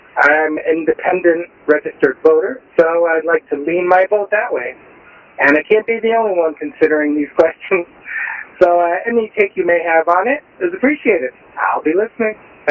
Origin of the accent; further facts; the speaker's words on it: Connecticut, United States; I'm from Connecticut. We have our own slim pickings here.